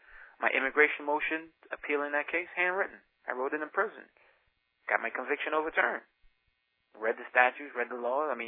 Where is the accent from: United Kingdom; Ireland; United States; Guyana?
Guyana; born there; moved away; I was born in British Guiana, South America.